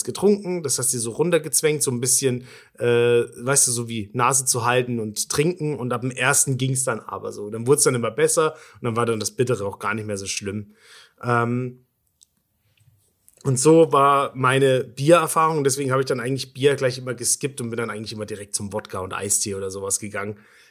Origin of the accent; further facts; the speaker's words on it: East Germany, Germany; also erstens komme ich ja aus dem Osten.